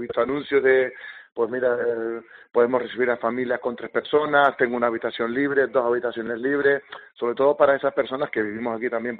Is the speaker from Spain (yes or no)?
yes; Tenerife, Canary Islands, Spain; now in Iceland; saben que soy de Tenerife y me preguntan, coño, y siendo de Tenerife, ¿cómo vives en Islandia, no?